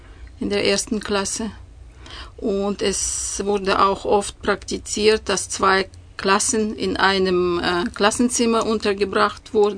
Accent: Siberia, Russia; Also das Dorf, wo ich aufgewachsen bin, das ist gegründet Anfang des 19. Jahrhunderts. Das waren sogar meine Großeltern, die das Dorf gegründet haben.

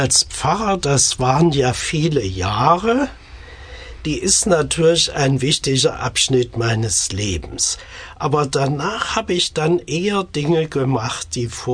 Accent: Leipzig, Saxony, Germany; accent: Saxon; Also ich bin ein echter Sachse, das will ich auch nicht verleugnen. Das hört man auch noch ein bisschen. Und man hört es vor allen Dingen, wenn ich mal wieder in meiner Geburtsstadt Leipzig war.

